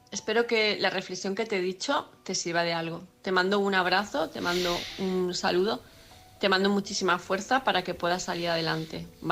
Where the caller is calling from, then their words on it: Palma, Balearic Islands, Spain; de Palma de Mallorca.